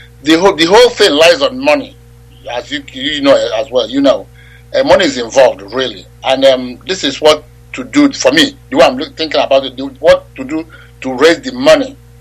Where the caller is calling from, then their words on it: London, United Kingdom; Yes, I'm calling from London, my brother.